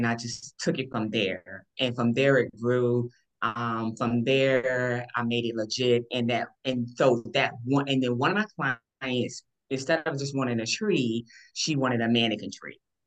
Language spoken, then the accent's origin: English; Augusta, Georgia, United States; I'm from Augusta. And years ago, we had Fat Man's Forest.